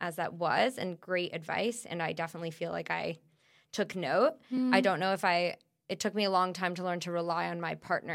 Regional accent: Maryland, United States; I grew up outside Washington, D.C. in Maryland.

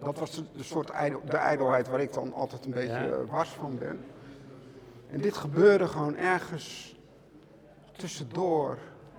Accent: Alphen aan den Rijn, South Holland, Netherlands; also born or lived in The Hague / England; Nee, ik ben in Den Haag geboren.

